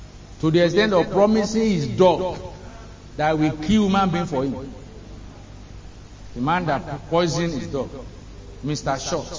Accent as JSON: {"language": "English", "region": "Osun", "country": "Nigeria", "said": "I'm from Ijesha place."}